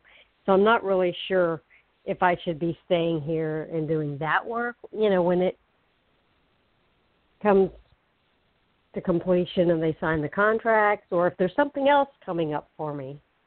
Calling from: Florida, United States; I'm calling from Florida.

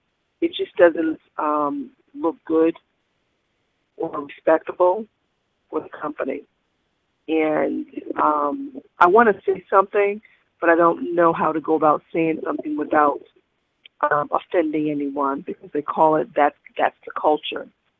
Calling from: Massachusetts, United States; I'm calling from Massachusetts.

